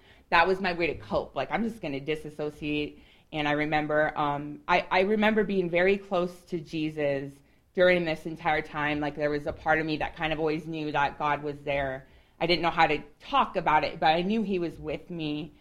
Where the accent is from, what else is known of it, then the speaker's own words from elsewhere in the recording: Fort Collins, Colorado, United States; I am from Fort Collins, so I was born and raised in Fort Collins, Colorado. I grew up very, I guess, quote-unquote, normal.